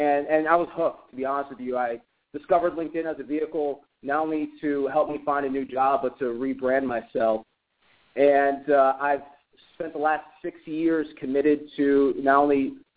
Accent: Fort Lauderdale, Florida, United States; I started my career down in my hometown of Fort Lauderdale, Florida, at the beginning of the 2000s

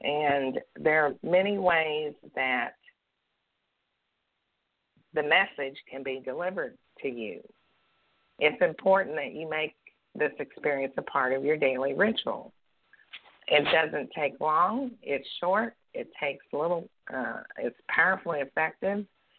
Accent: Indiana, United States; Well, I'm actually from Indiana, so the only reason I learned to say y'all

